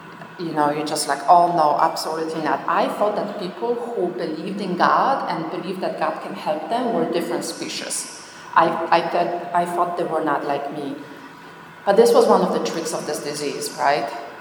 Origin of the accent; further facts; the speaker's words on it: Poland; I was born in Poland, born and raised in Poland.